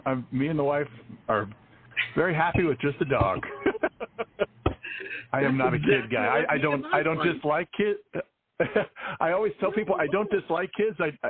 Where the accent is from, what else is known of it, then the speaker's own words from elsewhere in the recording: Irvine, California, United States; now in Costa Mesa, United States; I'm in Costa Mesa, California. I grew up in Irvine when it was all orange groves and nothing pretty much out there.